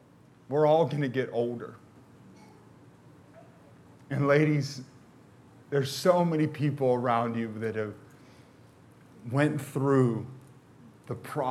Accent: McKeesport, Pennsylvania, United States; I'm from McKeesport, it's just who I am, it's in me, okay?

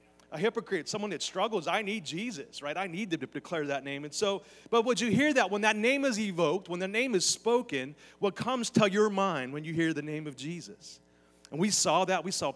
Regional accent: Beaver Falls, Pennsylvania, United States; I'm from Beaver Falls, old steel mill town, you know, and there were certain beliefs there, you know.

